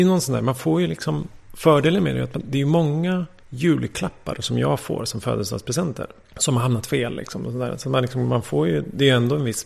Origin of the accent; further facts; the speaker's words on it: Stockholm, Stockholm County, Sweden; Och sen så växte jag upp i ett område som heter Drakenbergsområdet som ligger vid Hornstull vid mellan Hornsgatan och Tanto kan man säga.